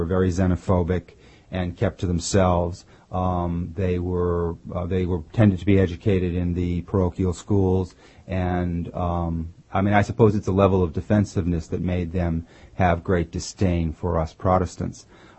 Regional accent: Andover, Massachusetts, United States; I grew up in Andover, Massachusetts, about 20 miles north of Boston.

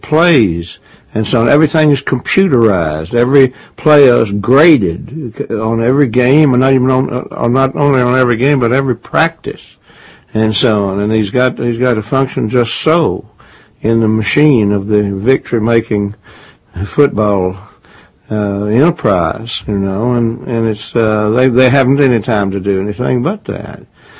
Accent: Atlanta, Georgia, United States; Well, in Atlanta, around Atlanta, north of Atlanta. I come from Atlanta.

